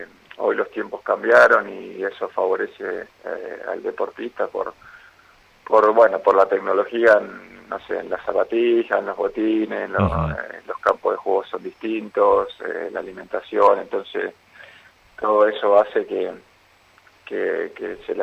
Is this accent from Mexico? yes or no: no; Posadas, Misiones, Argentina